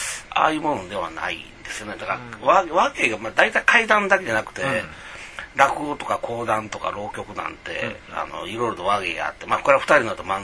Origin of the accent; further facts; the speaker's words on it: Tajima, Hyogo, Japan; accent: Tajima dialect; 僕はね、関西弁というか僕は兵庫県田島出身なんで、田島の言葉なんですよ。